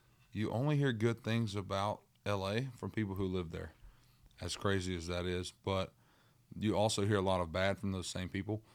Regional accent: East Coast, United States; Because, like, me growing up on the East Coast, we always watch the sun rise on the water.

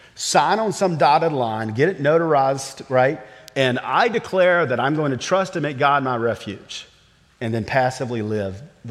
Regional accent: the South, United States; You've heard me say it because I'm from the South and we got lots of these little quips.

